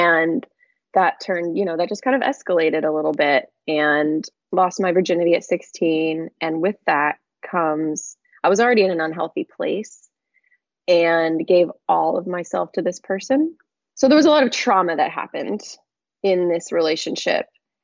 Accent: Nashville, Tennessee, United States; I hail from Nashville, Tennessee.

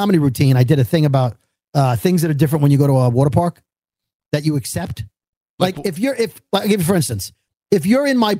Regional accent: Brooklyn, New York, United States; because we grew up in Brooklyn, above ground pools were not.

